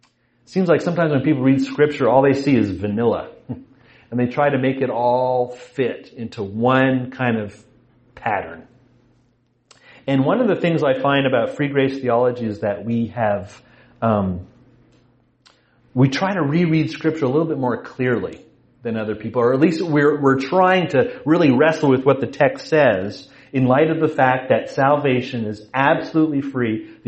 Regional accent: Canada; now in United States; I'm from Canada, but I live in North Texas.

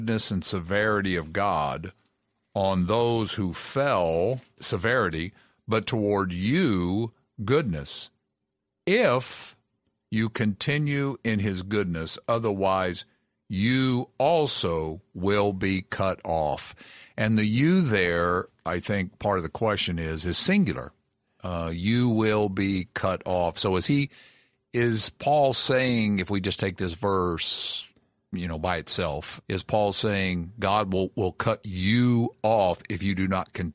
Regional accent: Kentucky, United States; Absolutely. Yeah, and that's my home state.

